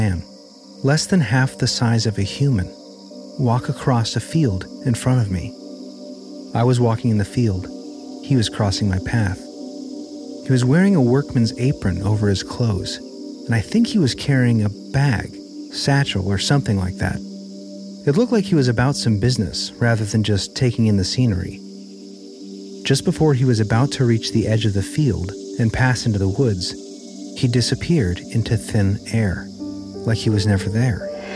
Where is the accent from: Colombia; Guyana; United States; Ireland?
Colombia; I'm from Colombia, and like a lot of South Americans have said before, we kind of see things down here every now and then.